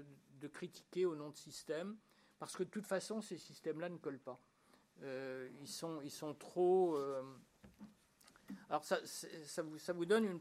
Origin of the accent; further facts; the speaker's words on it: France; Moi, mais sans doute c'est parce que je suis français